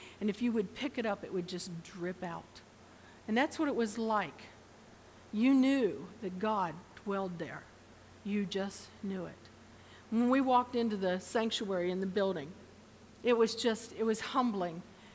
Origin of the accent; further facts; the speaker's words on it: Kaiser, West Virginia, United States; also born or lived in Maryland; I grew up in Kaiser, West Virginia, even though I've lived in Maryland all my life. This is where I ran around when I was a teenager.